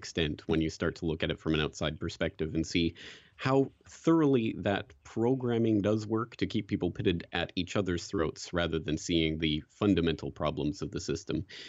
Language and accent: English; Canada; now in Japan; being Canadian in Japan, so I'm not an American.